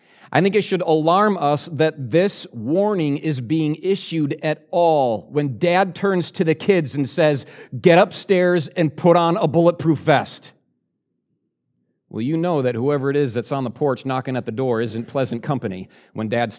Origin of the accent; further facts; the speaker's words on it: Wisconsin, United States; Well, we grew up in West Central Wisconsin, and the weather there is a little unlike the weather here, thanks to the lake.